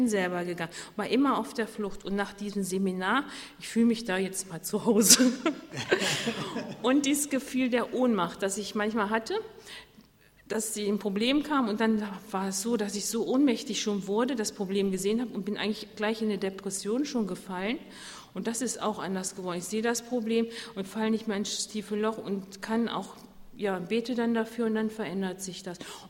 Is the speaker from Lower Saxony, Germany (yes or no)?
yes; Zorge, Lower Saxony, Germany; ich komme aus Zorge im Harz. Und ich bin 20 Jahre nach dem Krieg geboren